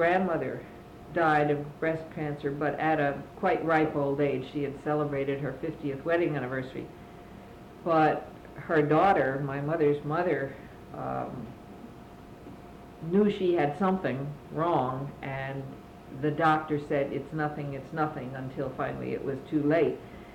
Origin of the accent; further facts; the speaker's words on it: New York City, New York, United States; born there; my sister was born in New York City, and then I was born in New York City